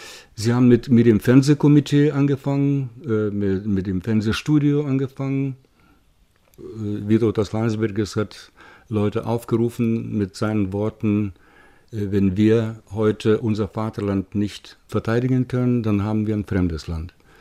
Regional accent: Lithuania; Ich habe nie gesagt, meine Heimat Sowjetunion, meine Heimat war Litauen.

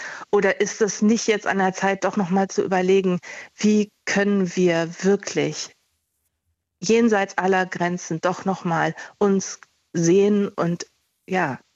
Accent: Munich, Bavaria, Germany; born there; Ich bin in München geboren.

